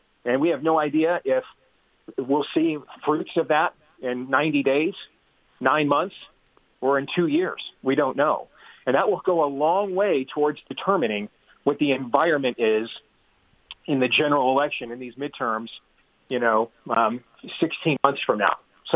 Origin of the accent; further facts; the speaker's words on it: Michigan, United States; I grew up in Michigan.